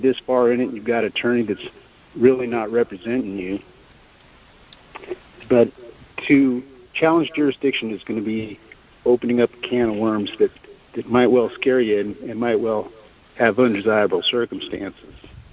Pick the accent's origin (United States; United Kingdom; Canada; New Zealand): United States; Arizona; I'm from Arizona.